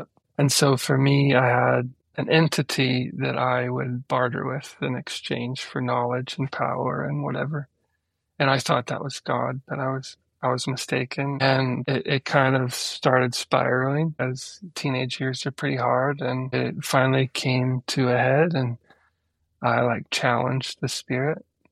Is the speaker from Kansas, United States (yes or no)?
no; Peoria, Illinois, United States; I grew up in Peoria, Illinois, which is a lovely Midwestern town in Illinois, right on the Illinois River.